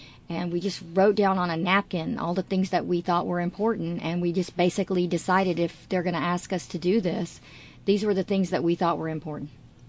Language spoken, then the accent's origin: English; Texas, United States; also born or lived in Louisiana; Well, I'm a Texan. My parents are from Fort Worth, and I grew up a little bit in Louisiana, so I have an outsider's mentality, I guess, but I went to medical school here and went to college in Texas